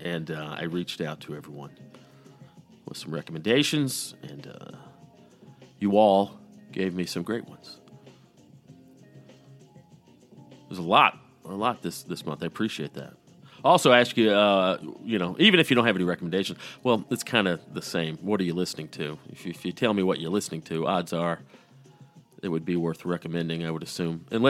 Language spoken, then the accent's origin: English; Georgia, United States; I was surrounded by it growing up in Georgia.